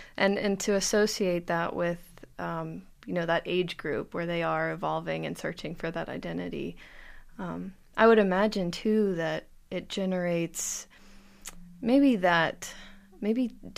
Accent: Kentucky, United States; also born or lived in Chicago; I mean, I'm from Kentucky, and I didn't, you know, I grew up on pop music. But when I moved to Chicago, bluegrass kind of was all the rage.

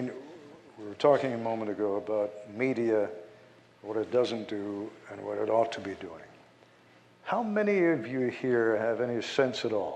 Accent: Long Island, New York, United States; now in West Virginia, United States; I grew up in Long Island, New York. My family seriously thought I was crazy when I went to West Virginia and later moved permanently to West Virginia.

